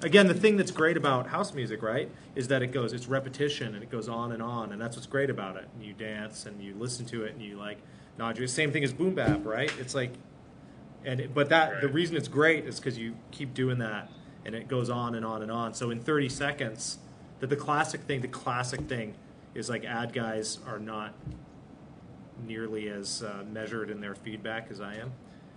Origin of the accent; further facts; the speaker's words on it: Chicago, Illinois, United States; I'm from Chicago.